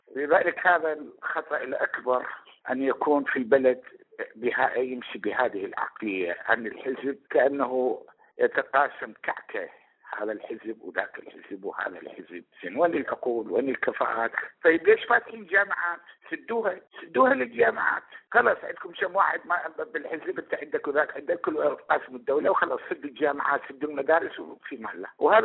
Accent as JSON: {"language": "Arabic", "country": "Iraq", "said": "إحنا ضد هذا الشيء يكون عندنا بالعراق"}